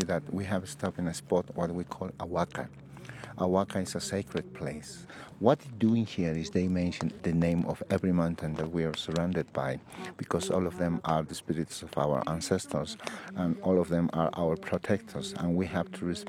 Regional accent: Ancoraimes, La Paz, Bolivia; My hometown is called Ancoraimes.

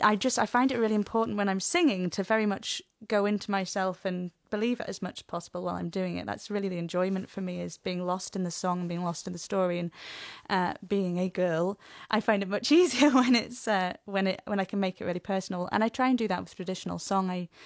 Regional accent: East Midlands, United Kingdom; I think then people knew I was a lass from Derbyshire, but really I didn't have any musical roots in Derbyshire particularly, apart from the Christmas tradition that we have back home.

